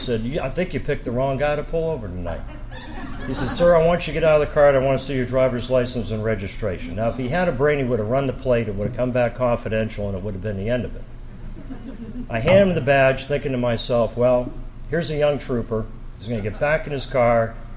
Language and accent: English; Erie, Pennsylvania, United States; I was born and raised here in Erie, Pennsylvania, and I have been blessed my whole life.